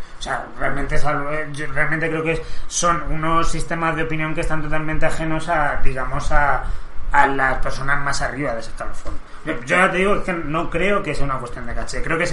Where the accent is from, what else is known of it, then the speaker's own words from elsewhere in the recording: Spain; a mí como persona española